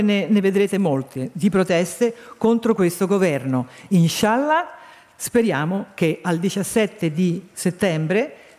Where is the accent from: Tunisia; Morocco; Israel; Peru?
Israel; Mi fate queste domande e io ripenso al fatto che fuori lì mi aspetta il mio paese, Israele.